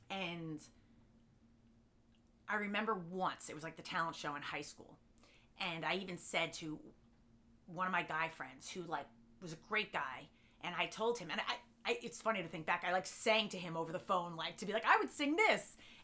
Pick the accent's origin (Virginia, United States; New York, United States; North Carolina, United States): New York, United States; Long Island; I grew up in Long Island, and you're a weirdo if you do that stuff.